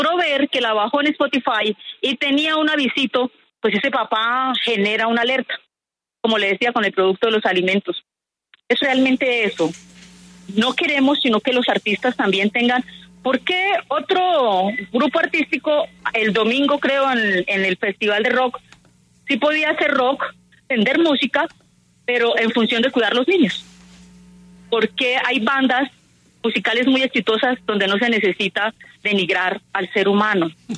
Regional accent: Aguazul, Casanare, Colombia; Yo vengo de un pueblo, yo soy de Aguasul, Casanare. Yo vengo de un pueblo donde los niños hoy medianamente saben o saben bien el inglés.

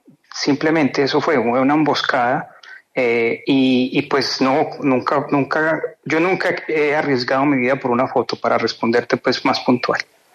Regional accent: Pereira, Risaralda, Colombia; moved away as an adult; also born or lived in New Jersey, United States; yo nací en Estados Unidos, en Nueva Jersey, pero migramos a los 5 años, regresé, hice mi primaria en Colombia, en Pereira, empecé la universidad en Pereira

